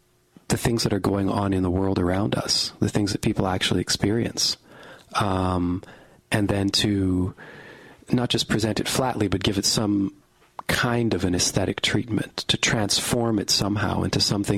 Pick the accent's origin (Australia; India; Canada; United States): Canada; Western Canada; I grew up in Western Canada.